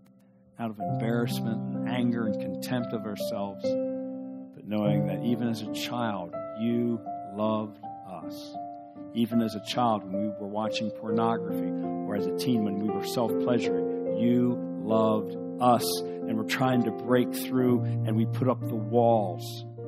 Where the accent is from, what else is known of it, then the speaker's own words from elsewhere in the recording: Ohio, United States; and I remember we're from Ohio, and this is down in Florida, and I like Ohio in the wintertime